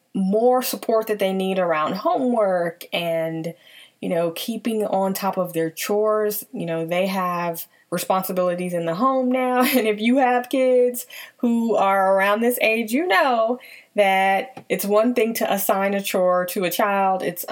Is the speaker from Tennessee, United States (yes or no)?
yes; Nashville, Tennessee, United States; now in Washington, D.C., United States; capital where I live, Washington, D.C., after spending a delightful week in Nashville, Tennessee, my hometown.